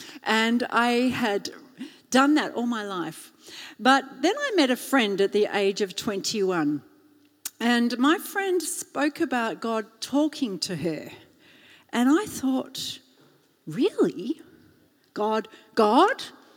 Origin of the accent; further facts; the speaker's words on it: Australia; I know, I'm Australian.